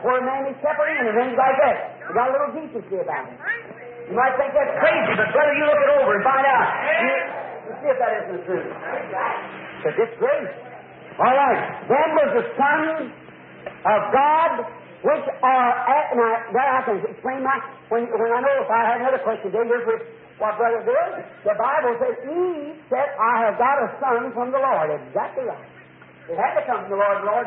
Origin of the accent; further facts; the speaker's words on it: United States; I'm an American, you know I am.